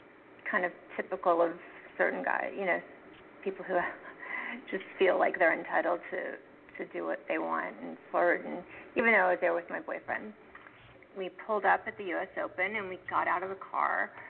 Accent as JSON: {"language": "English", "region": "Florida", "country": "United States", "said": "I am from Florida."}